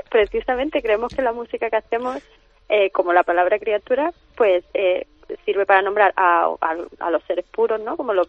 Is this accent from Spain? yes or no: yes; San Pedro de Alcántara, Andalusia, Spain; now in Madrid, Spain; Sí, bueno, vivimos los dos en Madrid, ¿sí? Pero yo soy de Málaga, de hecho de San Pedro.